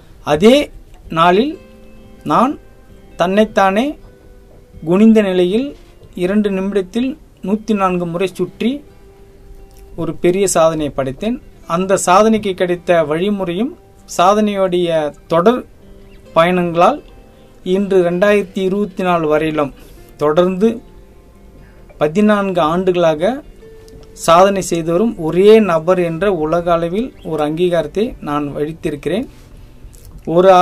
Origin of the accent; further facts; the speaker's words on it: Puducherry, India; நான் பாண்டிச்சேரியை சேர்ந்தவன். வயது 49 முடியும் காலகட்டத்தில் இருக்கிறேன்.